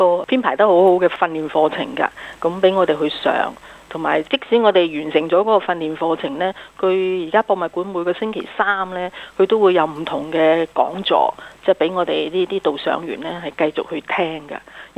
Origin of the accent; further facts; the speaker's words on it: China; 呢樣嘢係同我哋中國人有關嘅。